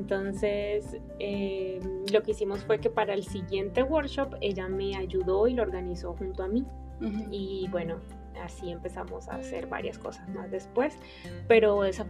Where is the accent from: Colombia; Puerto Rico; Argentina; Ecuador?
Colombia; now in Germany; Soy colombiana y bueno, tengo un poco más de 2 años viviendo en Alemania.